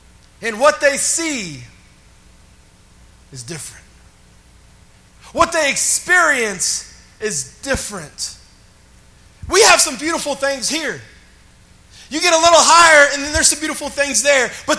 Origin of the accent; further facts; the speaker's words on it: Dallas, Texas, United States; I am a Texas forever kid, born and raised in Dallas. And there is something beautiful about a painted Texas sunrise or sunset.